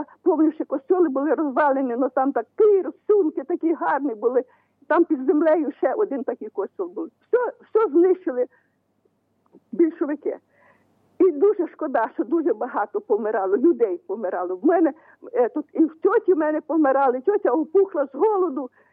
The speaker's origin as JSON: {"language": "Ukrainian", "region": "Khmelnytskyi Oblast", "country": "Ukraine", "lives_now": "Rivne, Ukraine", "said": "Я сама з Хмельницької області, і живу то я зараз рівно, а я з Хмельницької області. І було мені тоді 3 роки. Батько мого репресували, так як він був поляк."}